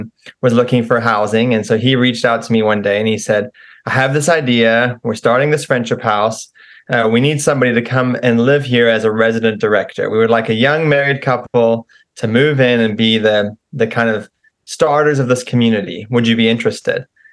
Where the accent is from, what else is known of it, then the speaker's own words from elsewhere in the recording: South Africa; now in United States; I'm originally actually also from South Africa. My accent has changed a little bit over the years, but when I was studying in Nashville